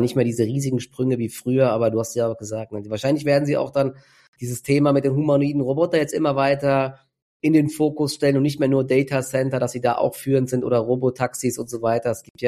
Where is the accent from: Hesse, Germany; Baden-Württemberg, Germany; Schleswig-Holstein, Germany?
Hesse, Germany; Dietzenbach; born or raised there